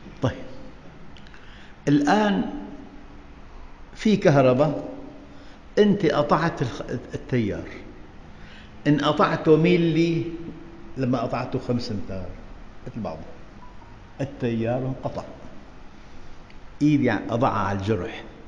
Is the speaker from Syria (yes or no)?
yes; Syria; مرة طلعت دعيت إلى طعام عندنا بالشام